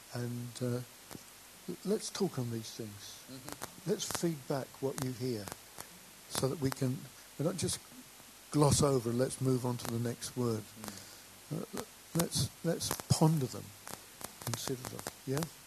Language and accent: English; United Kingdom; I know we're British and we've got stiff upper lip and all that sort of thing.